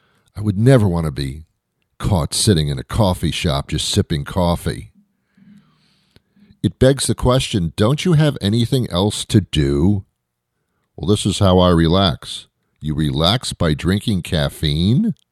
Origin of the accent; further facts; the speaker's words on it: Teaneck, New Jersey, United States; I was brought up in Teaneck, New Jersey. You know where that is?